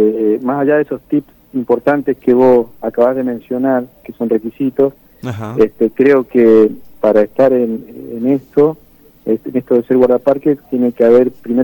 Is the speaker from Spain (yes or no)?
no; Mendoza, Argentina; yo soy mendocino